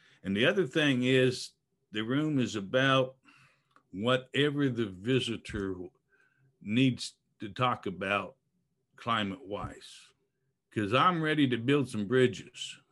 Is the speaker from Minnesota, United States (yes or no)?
no; Russellville, Arkansas, United States; I'm from Russellville, Arkansas.